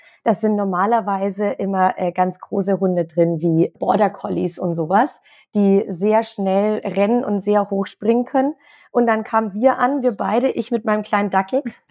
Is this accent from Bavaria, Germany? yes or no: yes; Nuremberg, Bavaria, Germany; born there; Hamburg gelebt, war richtig, richtig schön, aber ich bin jetzt wieder back to family and friends und wohne jetzt wieder in meiner Geburtsstadt im schönen Nürnberg.